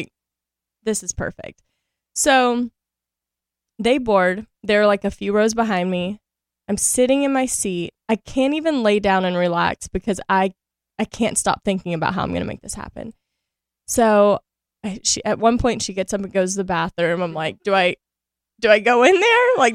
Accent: Shreveport, Louisiana, United States; So I grew up in Shreveport, Louisiana, which people think Louisiana, they first think New Orleans. I'm not from New Orleans. And then they think I'm from the boondocks, and I'm not from the boondocks.

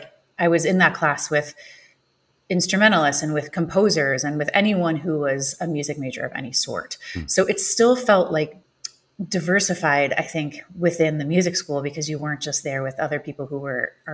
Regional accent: Illinois, United States; So I auditioned at University of Illinois because I grew up in Illinois.

